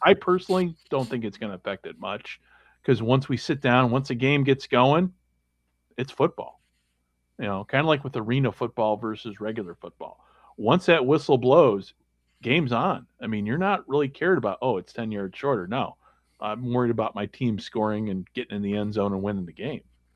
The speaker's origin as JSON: {"language": "English", "town": "Chicago", "region": "Illinois", "country": "United States", "tie": "born or raised there", "said": "But we had other big news this week, especially in my hometown. The Bears are moving."}